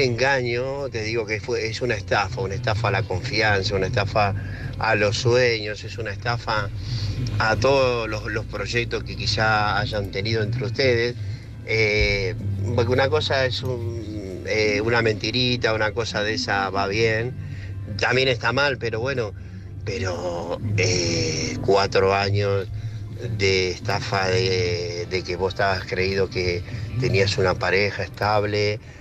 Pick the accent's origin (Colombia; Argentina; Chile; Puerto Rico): Argentina; now in Madrid, Spain; yo soy argentino, pero estoy viviendo acá en Madrid.